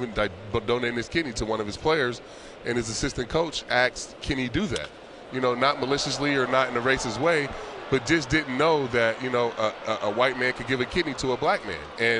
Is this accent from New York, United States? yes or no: no; California, United States; And obviously I grew up in California, but I feel like I had a chance to mature here as a man.